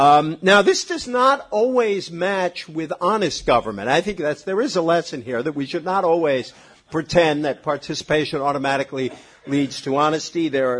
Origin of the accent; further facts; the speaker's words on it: Massachusetts, United States; I am a Red Sox fan. It means I'm from Massachusetts, and for those of you who know my dear home state, we believe devoutly in political participation.